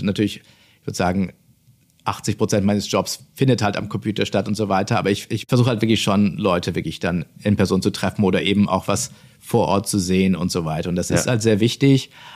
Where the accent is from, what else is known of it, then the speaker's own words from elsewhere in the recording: Münster, North Rhine-Westphalia, Germany; aus meiner Heimatstadt Münster